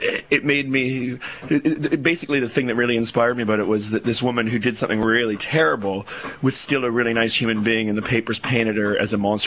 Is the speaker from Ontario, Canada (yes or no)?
yes; Tecumseh, Ontario, Canada; I'm from Tecumseh.